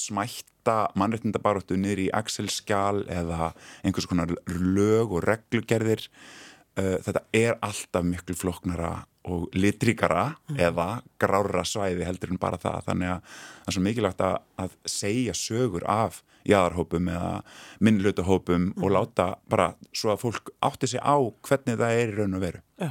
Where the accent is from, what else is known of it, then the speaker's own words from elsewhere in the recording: Westfjords, Iceland; Að vestfjörðum